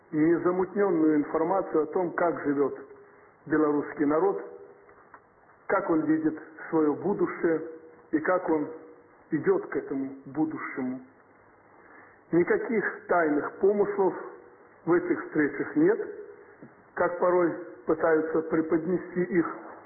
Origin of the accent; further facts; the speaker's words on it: Russia; мы, россияне и белорусы, именно россияне и белорусы, один народ